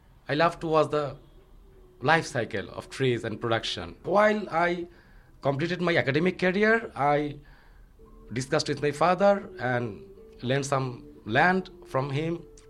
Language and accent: English; Dhaka, Dhaka Division, Bangladesh; I was born and brought up in Dhaka. In fact, you may call me a city boy.